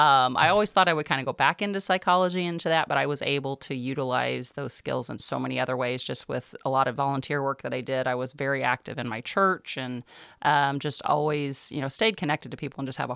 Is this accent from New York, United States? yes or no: no; Dow, Illinois, United States; my family's from the Jerseyville and Calhoun area. Went to grade school here, or actually in Dow, grew up in Dow, and went to school there at Dow Elementary until I was in seventh grade.